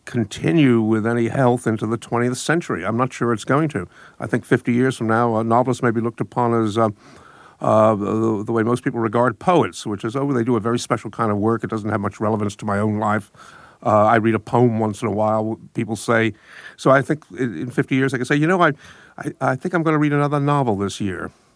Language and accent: English; Brooklyn, New York, United States; Well, I mean, I grew up in Brooklyn, and, we didn't ignore strength in Brooklyn, but it wasn't. I grew up in a reasonable neighborhood, reasonable middle-class neighborhood.